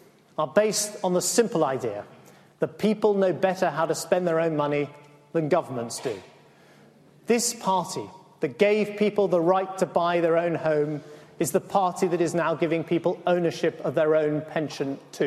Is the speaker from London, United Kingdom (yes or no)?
yes; London, United Kingdom; I grew up in London